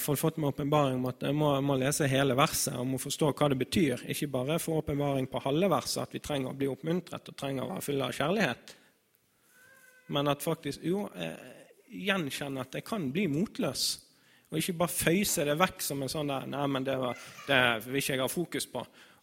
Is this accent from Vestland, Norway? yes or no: yes; Bergen, Vestland, Norway; born there; Jeg er født i Bergen av min mor og min far.